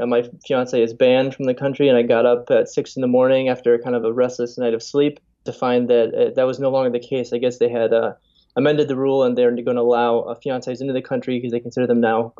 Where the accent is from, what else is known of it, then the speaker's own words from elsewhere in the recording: United States; Me as an American, it's difficult for me to go to Iran, and she obviously can't come to the U.S.